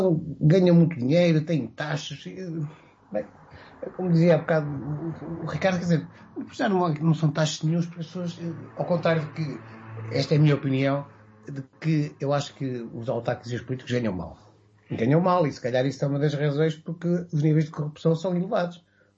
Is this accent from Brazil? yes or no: no; Viseu, Centro, Portugal; não sou ilhavense, não sou aveirense, não sou distrito de Aveiro, sou beirão, sou de Viseu. Portanto, estou aqui há 30 e poucos anos